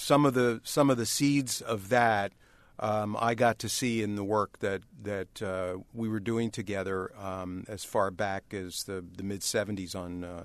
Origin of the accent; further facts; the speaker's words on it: Toronto, Ontario, Canada; And I said, listen, I'm from Toronto. I actually have an act, and I do this up there.